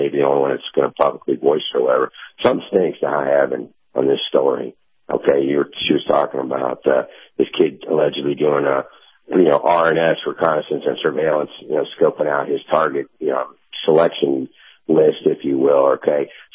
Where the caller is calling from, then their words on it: Tennessee, United States; East, Tennessee.